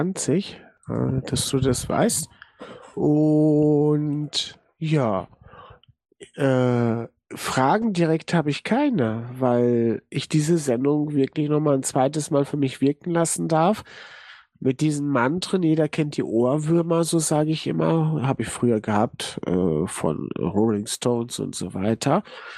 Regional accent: Germany; Einige sind einfacher zu sprechen, für mich als Deutscher.

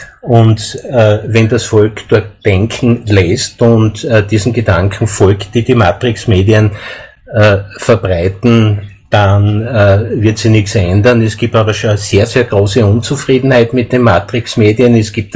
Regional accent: Graz, Styria, Austria; ich komme aus Graz und ich begrüße ganz herzlich alle Zuhörerinnen und Zuhörer

